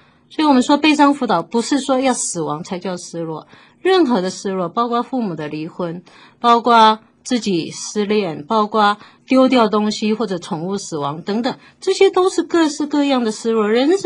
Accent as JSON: {"language": "Chinese", "country": "China", "said": "所以我们中国人学习到的可能是比较压抑的。"}